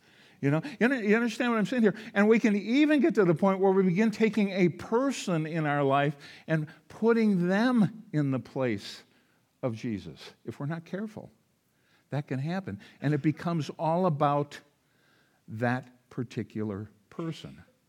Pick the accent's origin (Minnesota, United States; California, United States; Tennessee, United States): Minnesota, United States; I said, I'm from Minnesota.